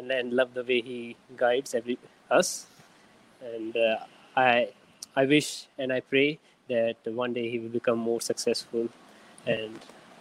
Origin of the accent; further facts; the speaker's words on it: India; English is a second language; I'm from India.